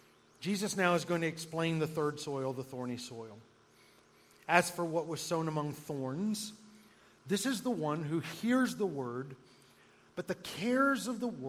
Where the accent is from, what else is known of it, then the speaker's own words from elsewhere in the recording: the South, United States; I grew up in the South, and living there, I had a living, breathing illustration of this everywhere I looked.